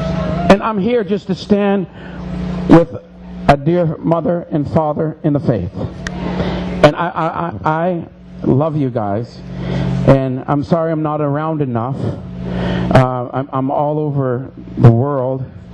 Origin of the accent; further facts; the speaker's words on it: Ontario, Canada; As a First Nations, I grew up on the Tandanega Mohawk Territory